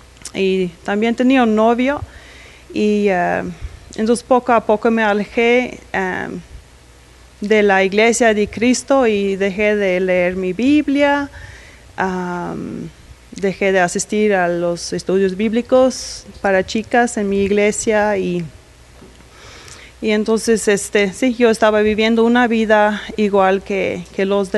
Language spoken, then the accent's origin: Spanish; Faroe Islands; Yo soy de las Islas Feroe. Está ahí en Europa, Escandinavia.